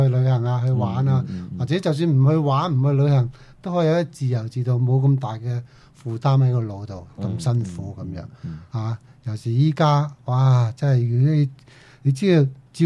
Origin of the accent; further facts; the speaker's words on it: China; 好似同我哋中国人嗰个道德思想有啲违背咁、我哋不嬲都好注重呢啲嘢。